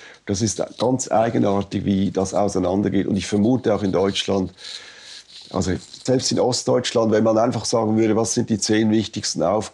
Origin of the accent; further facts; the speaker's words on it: Switzerland; Nein, ich bin eigentlich extrem für Migration, das eben gerade als Schweizer.